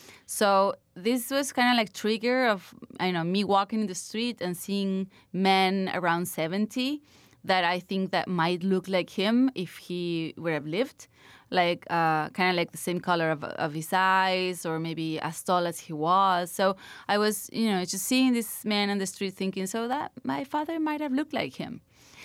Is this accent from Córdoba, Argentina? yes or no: no; Buenos Aires, Argentina; What I did is I placed ads in the newspaper in my hometown in Buenos Aires.